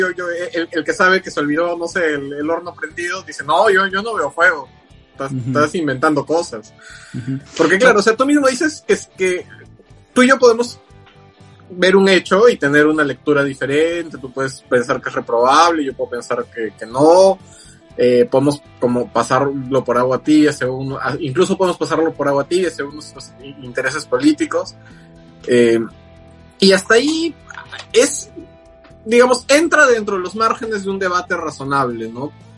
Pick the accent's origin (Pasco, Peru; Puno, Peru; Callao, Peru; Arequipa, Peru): Arequipa, Peru; O sea, poniendo un caso tú y yo que somos arequipeños...